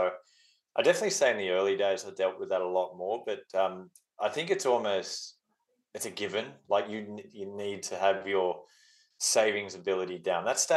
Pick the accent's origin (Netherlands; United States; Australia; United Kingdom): Australia; Sydney, New South Wales; I'm from Sydney